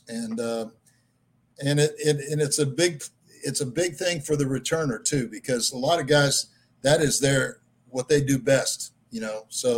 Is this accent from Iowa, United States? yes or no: yes; Iowa, United States; But I grew up in Iowa on a cattle and hog farm, so we had our own steaks that we butchered ourselves.